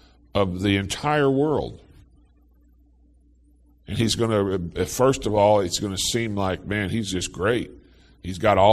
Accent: Hawaii, United States; born there; also born or lived in Indonesia; I was born in Hawaii, where obviously there are Eastern influences. I lived in Indonesia, the largest Muslim country in the world, between the ages of 6 and 10. My father was from Kenya

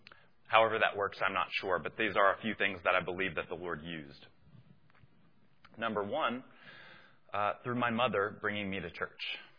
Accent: Boone, North Carolina, United States; born there; I was born in 1990 in Boone, North Carolina.

